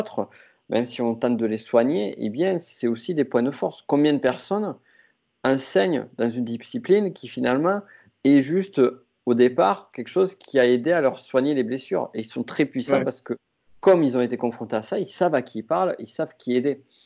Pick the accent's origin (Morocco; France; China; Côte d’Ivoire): France; now in Chile; Là, actuellement, je suis au Chili. Et je suis français. C'est ma nationalité depuis le départ.